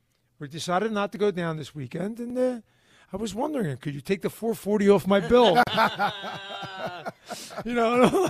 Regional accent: Philadelphia, Pennsylvania, United States; And so to me, being a Philadelphian and sounding like a Philadelphian and work, you know, enjoying Philadelphia things is what I'm all about.

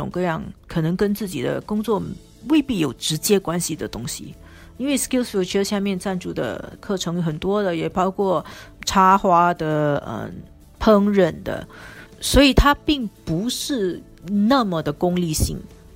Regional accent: Singapore; 就是让我们新加坡人乐于不断的学习啊

